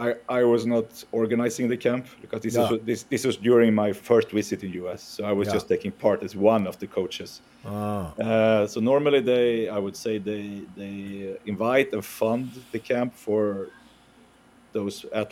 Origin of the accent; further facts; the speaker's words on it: Sweden; No, I'm from Sweden.